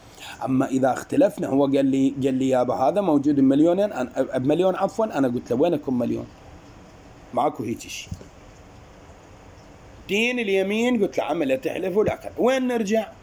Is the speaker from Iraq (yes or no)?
yes; Erbil, Kurdistan Region, Iraq; قلت لهم لا أنا رجال من أربيل، يعني ما أعرف الأسعار هنا عندكم شيء.